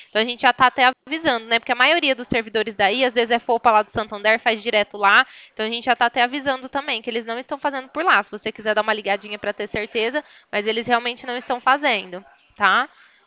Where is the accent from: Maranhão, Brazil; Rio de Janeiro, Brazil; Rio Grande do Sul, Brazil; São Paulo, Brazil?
São Paulo, Brazil; Ribeirão Preto; Sou daqui de Ribeirão Preto, estado de São Paulo